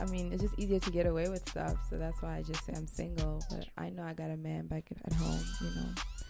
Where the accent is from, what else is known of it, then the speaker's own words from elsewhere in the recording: South Africa; I'm from South Africa specifically, and that's like on the other side of the world.